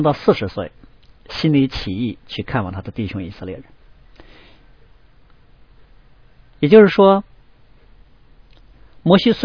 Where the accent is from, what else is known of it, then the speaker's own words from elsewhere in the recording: China; 这有点像我们中国人俗话所说的身在曹营心在汉